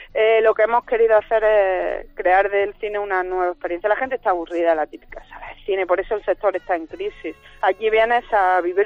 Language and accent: Spanish; Granada, Andalusia, Spain; now in Madrid, Spain; soy de Granada. Lo que pasa es que llevo ya 15 años aquí, pero no se me pega el acento madrileño. Es que todavía no sé cuál es el acento madrileño.